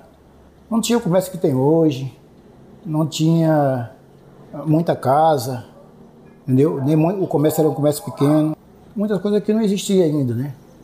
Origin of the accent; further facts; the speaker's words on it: Campina Grande, Paraíba, Brazil; now in Rio de Janeiro, Brazil; sou paraibano de Campina Grande, cheguei no Rio de Janeiro em 87, vim diretamente para Maré, continuo morando aqui